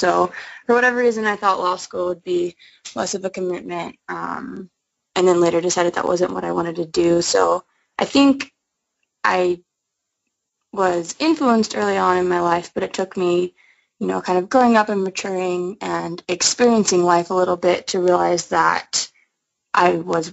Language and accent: English; Arizona, United States; Yeah, so I grew up in Arizona. Didn't really do much in Arizona other than school.